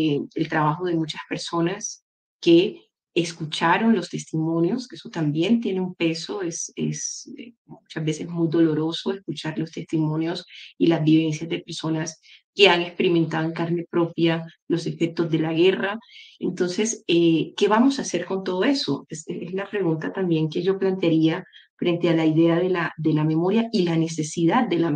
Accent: Colombia; cómo nos relacionamos como colombianos

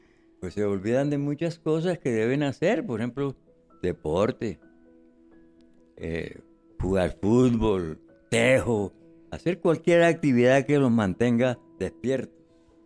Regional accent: Barranquilla, Atlántico, Colombia; born there; Yo nací en Barranquilla, Atlántico, en 1929.

